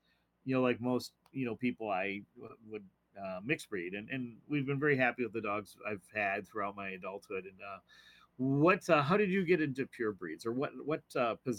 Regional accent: Orchard Park, New York, United States; I was back in my hometown, Orchard Park, New York, for my 40th class reunion.

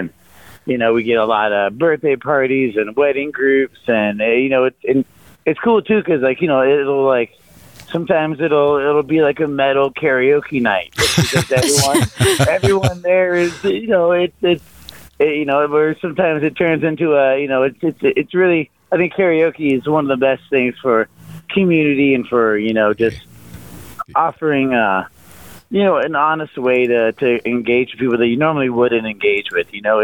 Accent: Lawrence, Kansas, United States; moved away as an adult; now in Madison, United States; Yeah, you know … I grew up in Lawrence, Kansas, and I moved to Madison when I was 22 to kind of get started working in bars.

